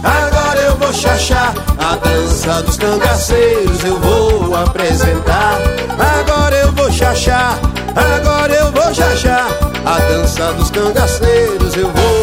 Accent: Ceará, Brazil; Sou do Ceará.

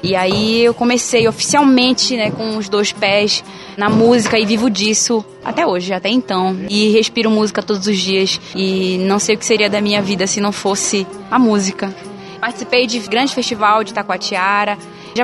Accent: Macapá, Amapá, Brazil; Sou de Macapá, do Amapá, cidade maravilhosa, terra calorosa.

